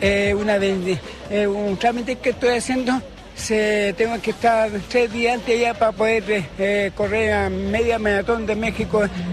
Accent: San Pedro de la Paz, Biobío, Chile; Bueno, yo vengo de Concepción, San Pedro de la Paz. … es … Estoy muy contento de estar acá en esta comuna, y ya sería 2 veces que estoy acá.

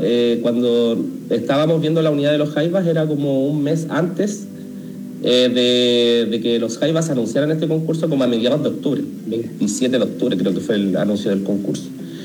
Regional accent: Melipilla, Santiago Metropolitan Region, Chile; también cuando han ido a mi ciudad natal, yo soy de Melipilla, y también he tenido la oportunidad de verlo.

